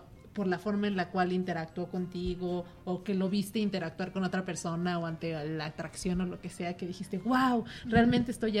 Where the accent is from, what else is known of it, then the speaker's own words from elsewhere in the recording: Mexico; nosotros como mexicanos o como persona que es de Latinoamérica también llegamos a tener nuestros acentos